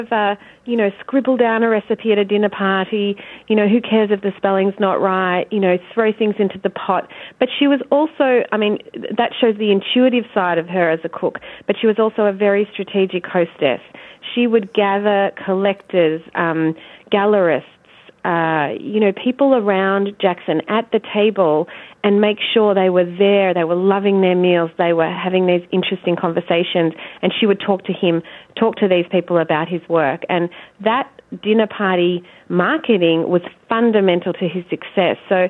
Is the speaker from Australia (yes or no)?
yes; Australia; here I am from Australia, discovering this very domestic day-to-day side of a man who's become an icon.